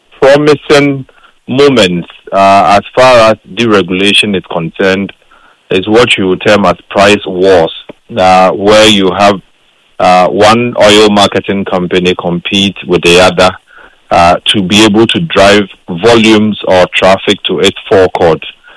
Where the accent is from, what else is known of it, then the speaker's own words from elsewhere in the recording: Ghana; It is one of those days you gain confidence as a Ghanaian that indeed the market is not doing what you would have initially termed as catalyzation